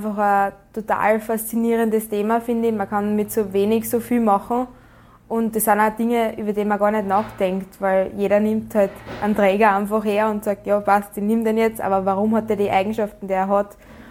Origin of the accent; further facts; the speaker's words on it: Frohnleiten, Styria, Austria; bin 26 Jahre alt, bin aus Fronleiten